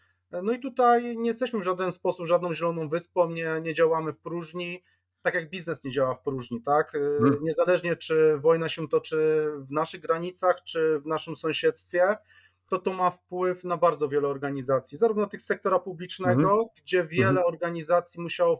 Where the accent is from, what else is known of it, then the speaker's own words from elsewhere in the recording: Kielce, Świętokrzyskie Voivodeship, Poland; Tak, z urodzenia